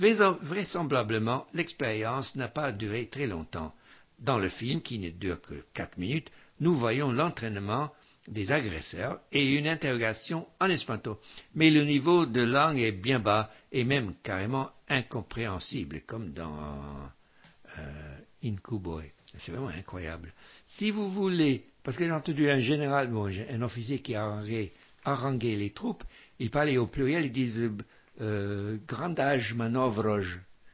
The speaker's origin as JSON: {"language": "French", "country": "United States", "said": "moi je suis américain, évidemment"}